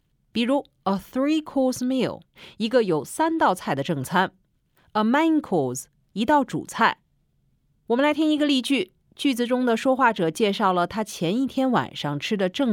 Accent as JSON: {"language": "Chinese", "country": "China", "said": "比如我们中国人的餐桌上通常会有很多盘子"}